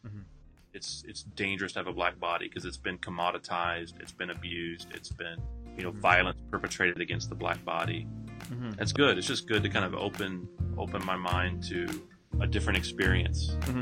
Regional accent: Brownsville, Texas, United States; I was born in Brownsville, Texas, grew up in Brownsville. I was a minority at most of the schools that I went to.

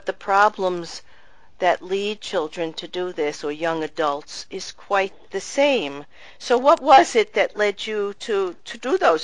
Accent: Sheepshead Bay, New York, United States; I grew up near there in Sheepset Bay.

